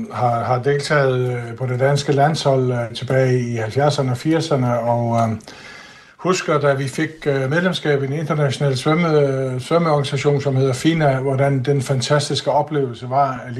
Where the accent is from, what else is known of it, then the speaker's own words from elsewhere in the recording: Faroe Islands; Jeg er færing, jeg er født på Færøerne, jeg er færing, og jeg har altid været færing, og jeg vil aldrig blive andet.